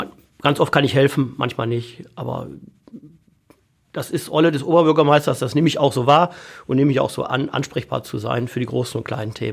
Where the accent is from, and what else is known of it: Essen, North Rhine-Westphalia, Germany; born or raised there